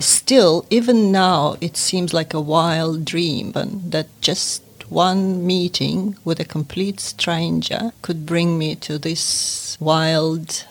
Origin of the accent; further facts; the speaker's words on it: Ukraine; first language Russian; English is a second language; my first language is Russian, and the part of Ukraine that I'm from speaks mainly Russian.